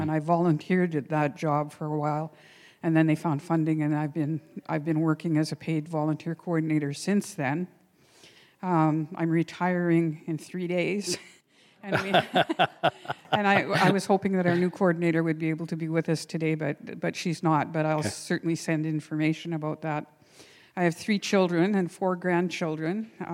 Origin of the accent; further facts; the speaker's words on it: Ontario, Canada; now in Sault Ste. Marie, Canada; Well, I grew up in a little northern mining town in northern Ontario with about 500 people living in it.